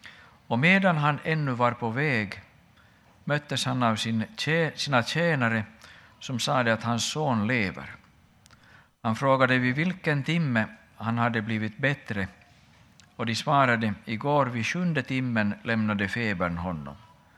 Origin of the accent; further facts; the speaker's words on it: Finland; Mina tankar går inför den här texten också till mitt hemland i Finland